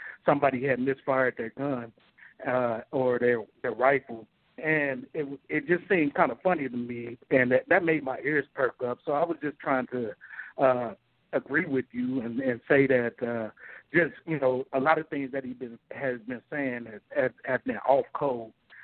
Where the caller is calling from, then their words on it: Cincinnati, Ohio, United States; I'm calling from Cincinnati.